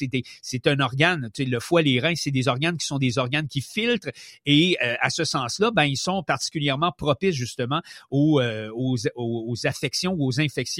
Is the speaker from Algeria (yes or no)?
no; Canada; On ne le trouve encore qu'à de très rares endroits chez nous au Canada, dont la Colombie-Britannique.